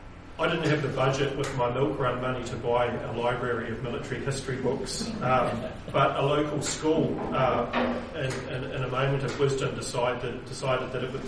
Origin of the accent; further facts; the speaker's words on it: Rangiora, Canterbury, New Zealand; Gerald Beattie, he was from my hometown of Rangiora in the South Island, now twinned with Zonnebeke in Belgium.